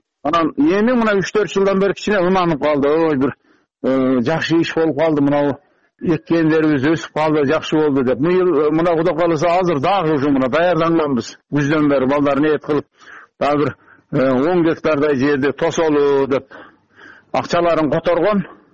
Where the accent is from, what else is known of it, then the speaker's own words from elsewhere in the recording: Kara-Kulja, Osh Region, Kyrgyzstan; now in Jalal-Abad, Kyrgyzstan; Өзүм туулуп өскөн жакка, Карагужага, өз Жалал Абадта турам да.